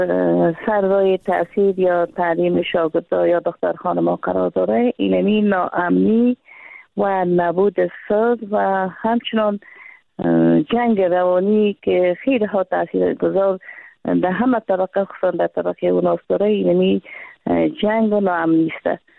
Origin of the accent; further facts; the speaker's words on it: Afghanistan; من یک افغان هستم، یک زن افغان هستم